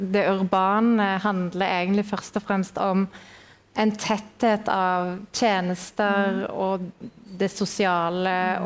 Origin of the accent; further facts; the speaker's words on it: Stavanger, Rogaland, Norway; now in Nesodden, Norway; Jeg vokste opp midt i Stavanger sentrum. Store deler av min ungdomstid tilbrakte jeg på kafé. Men så endte jeg jo opp da, på Nesodden, som ganske landlig og ikke særlig urbant.